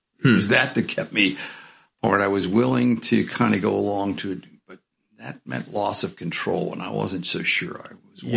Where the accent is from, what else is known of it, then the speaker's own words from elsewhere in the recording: Pennsylvania, United States; also born or lived in Winter Park, Florida; Mostly in Pennsylvania.